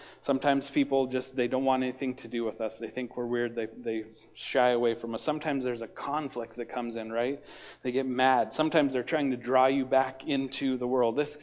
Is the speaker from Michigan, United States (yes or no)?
no; Sundance, Wyoming, United States; but I went back to my hometown of Sundance, Wyoming, and I was with some of my buddies that I used to party with and run around with and do different things